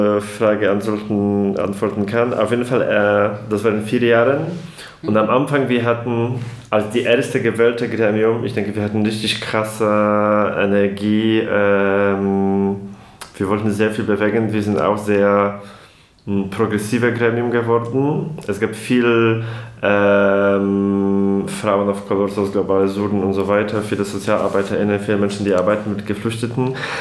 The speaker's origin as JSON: {"language": "German", "country": "Poland", "lives_now": "Leipzig, Germany", "said": "Also ich komme zum Beispiel aus Polen, aber ich bin auch sehr aktiv in queerer migrantischer Community in Leipzig."}